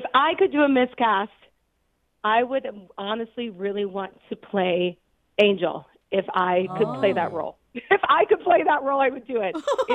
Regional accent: Lincoln, Nebraska, United States; now in Denver, United States; Born and raised. I'm from Lincoln. I went to Pius X, and then I went to UNL for my undergrad.

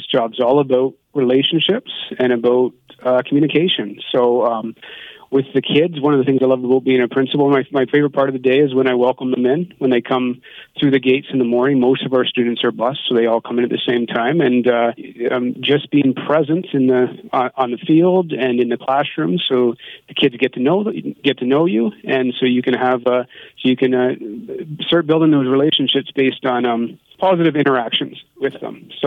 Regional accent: Simcoe, Ontario, Canada; I grew up in Norfolk. I grew up in Simcoe. Moved here when I was in grade 2 and graduated from Simcoe Composite School and then returned after university.

